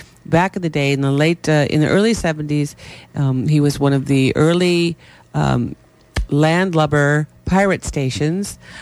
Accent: England, United Kingdom; accent: English; my English accent is almost as good as your American.

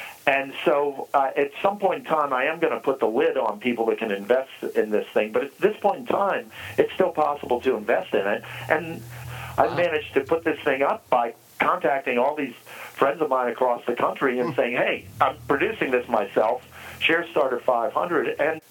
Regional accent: United States; And I've even found some Brits to talk to and not tell them I'm American.

